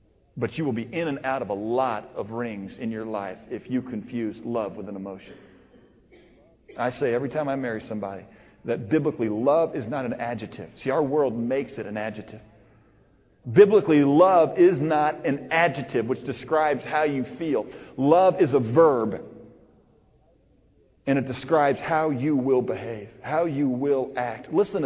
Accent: Missouri, United States; See, I grew up in Missouri, and we had a change of season.

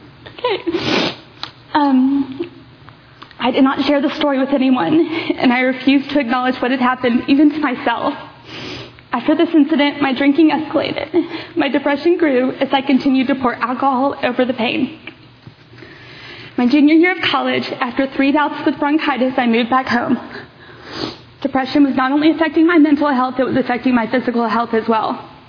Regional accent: Dallas, Texas, United States; born there; I was born in Dallas to two Christian parents.

